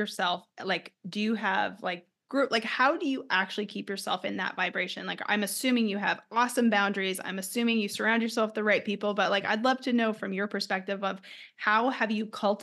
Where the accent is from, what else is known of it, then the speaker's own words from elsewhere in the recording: Edmonton, Alberta, Canada; Let me tell you, I grew up in Edmonton.